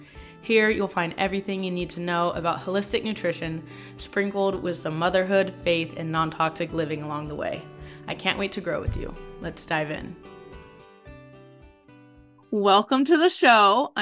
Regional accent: San Diego, California, United States; moved away; because like I grew up in San Diego and the weather's always the same.

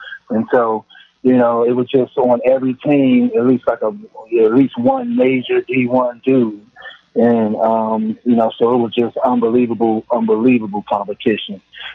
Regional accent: Maryland, United States; Man, I'm coming from Prince George's County, man. Now I'm got an opportunity to go to the NBA.

